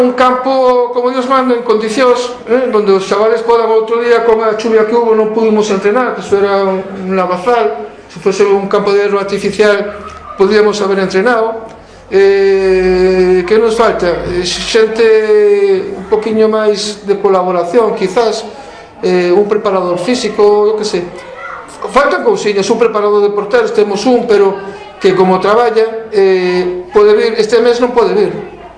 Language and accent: Galician; Sada, Galicia, Spain; non son de Mera, que sou de Sada, estou aquí, e levo aquí 7 anos.